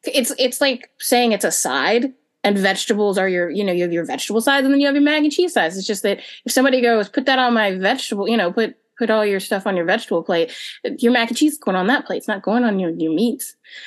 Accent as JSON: {"language": "English", "region": "Georgia", "country": "United States", "said": "So his Southern is not exactly the same Southern as me, because I'm from Georgia."}